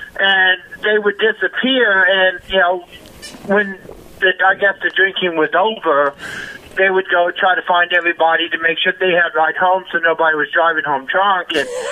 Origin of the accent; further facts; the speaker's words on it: Texas, United States; I'm from Texas, and I worked for Outback Steakhouse at the time.